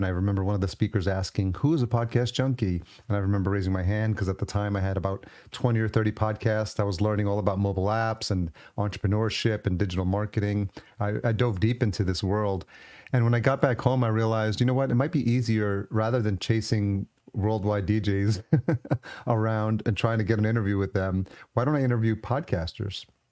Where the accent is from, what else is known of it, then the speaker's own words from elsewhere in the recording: New York, United States; So I grew up in New York in the 80s and just around the time house music started.